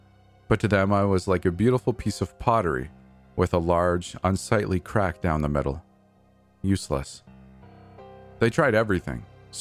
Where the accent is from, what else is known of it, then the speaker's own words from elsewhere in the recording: Washington, United States; who was based near my hometown on the outskirts of Seattle.